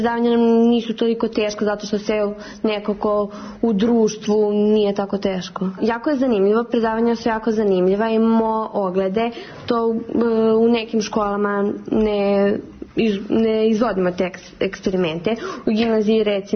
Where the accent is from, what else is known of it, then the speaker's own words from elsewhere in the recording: Niš, Nišava District, Serbia; dolazim iz Niša, iz gimnazije Svetozar Marković.